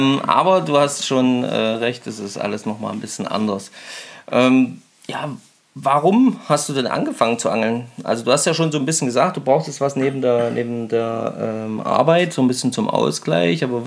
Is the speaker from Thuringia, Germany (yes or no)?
yes; Thuringia, Germany; now in Naumburg, Germany; Ich komme aus Naumburg oder wohne jetzt mittlerweile in Naumburg, komme ursprünglich aus Thüringen, aber jetzt eben Naumburger seit über 15 Jahren.